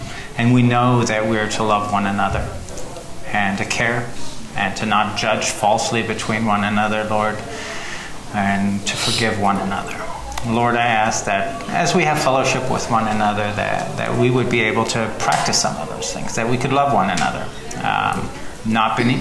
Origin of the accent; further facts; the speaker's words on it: Germany; I grew up in Germany, and it was common to walk by a field and grab an ear of corn, right?